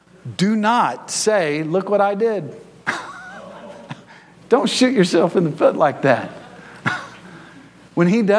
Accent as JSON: {"language": "English", "region": "Florida", "country": "United States", "lives_now": "Oregon, United States", "said": "I'm from Florida. That's as far away as you can get."}